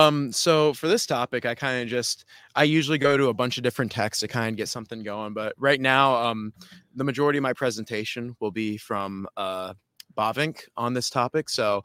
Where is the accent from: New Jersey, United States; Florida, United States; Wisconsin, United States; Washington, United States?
Florida, United States; hurricanes are weird, but it's a part of life living in Florida, growing up in Florida.